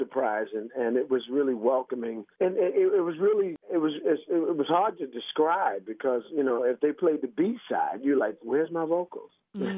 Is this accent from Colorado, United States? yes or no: no; Brooklyn, New York, United States; Well, I'm from Brooklyn, New York, over there in Crown Heights on Franklin Avenue and Prospect and Park.